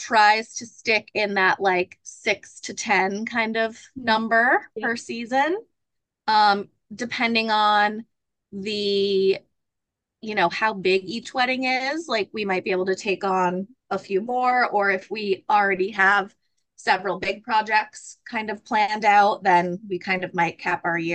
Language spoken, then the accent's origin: English; Ipswich, Massachusetts, United States; So I'm born and raised in Ipswich, Mass.